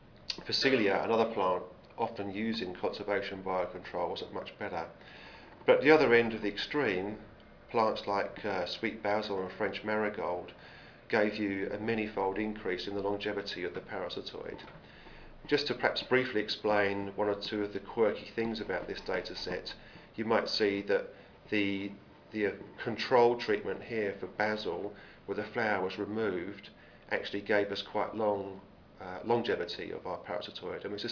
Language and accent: English; Australia; I'm actually from Australia, not New Zealand. I work now at Charles Sturt University in New South Wales.